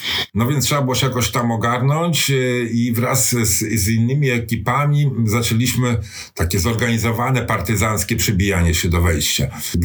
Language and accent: Polish; Warsaw, Masovian Voivodeship, Poland; Urodziłem się i wychowałem na warszawskim Wrzecionie. To specyficzne osiedle, które zostało stworzone dla mieszkańców pobliskiej Huty.